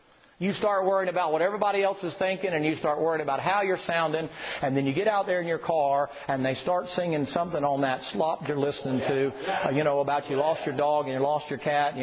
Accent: the South, United States; I'm from the South. And in the South, down there, most of us sing by letter.

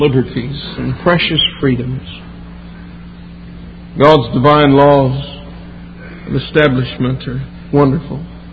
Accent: United States; I've been a little bit negligent in my responsibility as an American, and consequently as a Christian.

